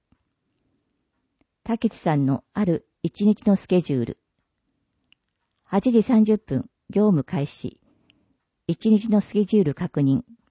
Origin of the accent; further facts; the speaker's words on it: Ryugasaki, Ibaraki, Japan; 生まれも育ちも龍ヶ崎なので、市民目線で仕事ができると思ったのと